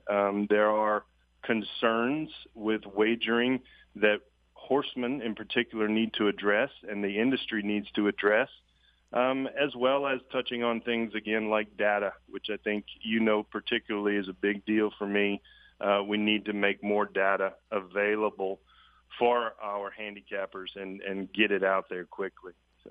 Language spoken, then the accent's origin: English; Louisiana, United States; who I, as a kid growing up in Louisiana, certainly worshiped. You know, just remembering his stable at Louisiana Downs when I was growing up